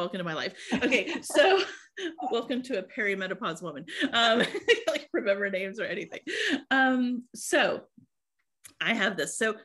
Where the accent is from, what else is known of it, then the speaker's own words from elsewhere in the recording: Iowa, United States; I was born and raised in Iowa.